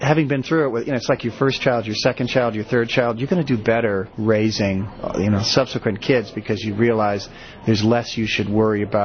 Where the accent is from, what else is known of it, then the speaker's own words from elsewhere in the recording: Chicago, Illinois, United States; now in Denver, United States; I mean, when I grew up in Chicago, you played the Holy Trinity.